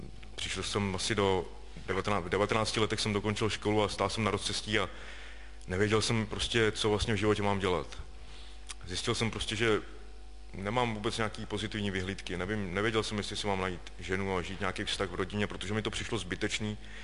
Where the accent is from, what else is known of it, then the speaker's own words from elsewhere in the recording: Karlovy Vary, Karlovy Vary Region, Czechia; A já pocházím z Karlových Varů, kde byly drogy celkem velký problém